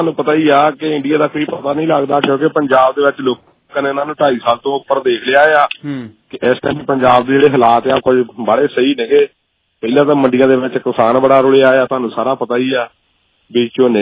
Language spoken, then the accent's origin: Punjabi; Punjab, India; ਪੰਜਾਬ ਦੀ ਜਿਹੜੀ ਮਿੱਟੀ ਚ ਆਪਾਂ ਜੰਮੇ ਪਲੇ ਆ, ਖੇਡੇ ਆ, ਜਿੱਥੇ ਵੱਡੇ ਹੋਏ ਆ